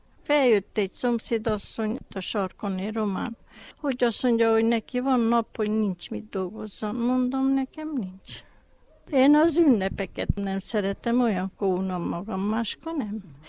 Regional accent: Hungary; born there; És én ott születtem Magyarországon, mert a szentpéteri határon volt ilyen katona ottan, és én ott születtem Magyarországon.

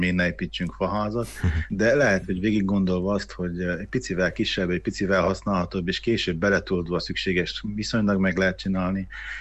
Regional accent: Székely Land, Romania; és mi vagyunk, székelyek vagyunk. Tehát ha mondjuk egy olyan vidéken lakok, Székelyföldön, ahol évszázadokig fából építkeznek

